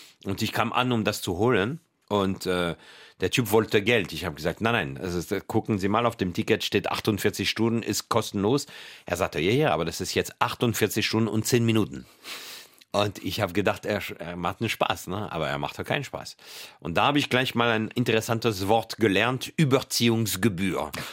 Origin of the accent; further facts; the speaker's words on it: France; German is a second language; moved away as an adult; now in Germany; Ich als Franzose, du träumst nicht, in Deutschland zu leben.